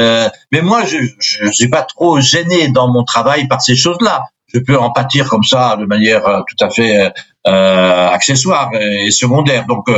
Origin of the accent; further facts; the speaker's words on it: Grand Est, France; first language Alsatian; French is a second language; now in Rome, Italy; La France commence à me manquer un petit peu, l'Alsace me manque, figurez-vous, et ma langue maternelle alsacienne, que je peux parler avec personne à Rome